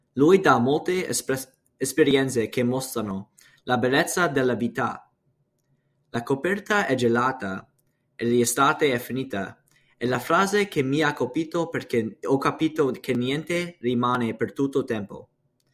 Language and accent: Italian; Trenton, New Jersey, United States; born there; Italian is a second language; Sono nato a Trenton, New Jersey, il 22 settembre 2006.